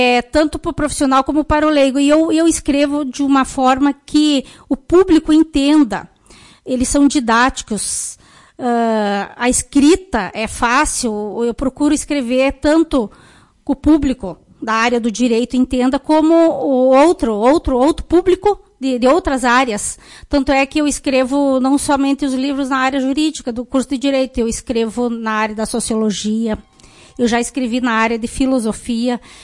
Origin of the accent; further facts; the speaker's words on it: Lagoa Vermelha, Rio Grande do Sul, Brazil; eu viajei para estudos e sou lagoense, sou natural de Lagoa Vermelha. Eu fiz meus estudos, o ensino médio, aqui em Lagoa Vermelha, e a graduação.